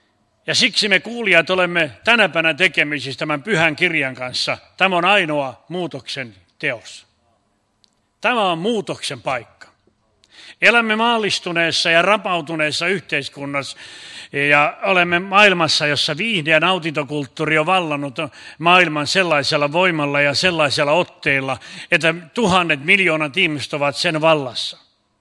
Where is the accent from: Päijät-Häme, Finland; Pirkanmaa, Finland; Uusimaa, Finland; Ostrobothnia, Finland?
Ostrobothnia, Finland; Laihia; born there; Mä olen syntyisin Laihialta … Meitä on kaksi veljestä vaan.